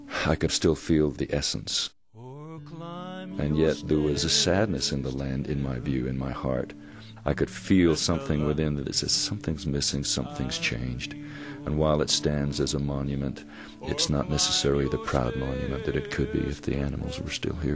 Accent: Lake Arrowhead, California, United States; I'm from Lake Arrowhead, California.

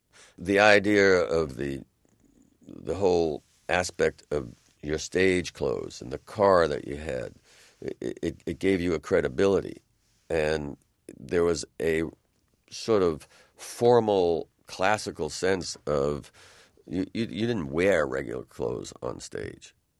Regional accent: Bronx, New York, United States; I was very much being born in the Bronx and growing up in the Bronx.

